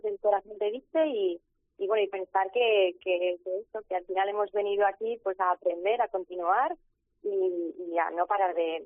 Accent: Navarre, Spain; yo estoy muy orgullosa de ser de Navarra y de mi tierra

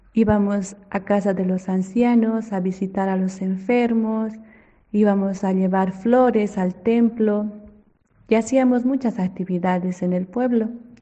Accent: Tarabuco, Chuquisaca, Bolivia; misionera de la Providencia. Yo nací en Bolivia, en una provincia del departamento de Chuquisaca, que se llama Tarabuco. En este pueblo se fue entretejiendo mi vocación

